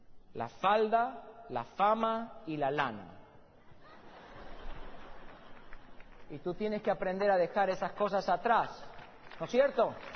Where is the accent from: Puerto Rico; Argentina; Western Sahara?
Argentina; O los argentinos diríamos, ¿no? Tierra adentro en mi país, en algún lugar de mi país.